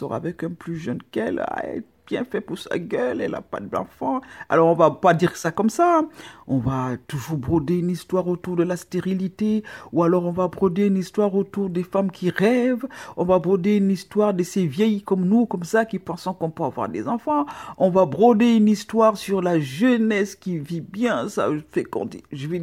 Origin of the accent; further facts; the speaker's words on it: Cameroon; now in France; moi je suis camerounais